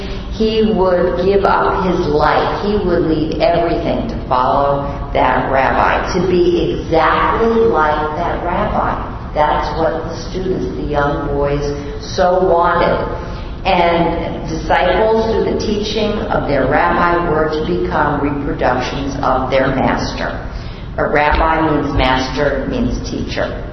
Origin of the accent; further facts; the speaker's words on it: Bronx, New York, United States; accent: Bronx; I'm just probably using my Bronx accent.